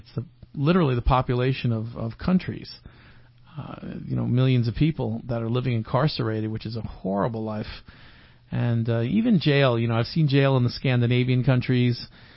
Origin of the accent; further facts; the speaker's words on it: Virginia, United States; I want you to know I'm also from Virginia. I lived in Alexandria, Virginia for many years.